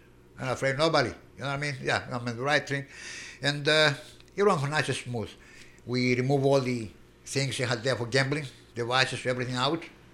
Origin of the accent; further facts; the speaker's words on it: Chicago, Illinois, United States; I'm from Chicago. South side. Understand that? South side.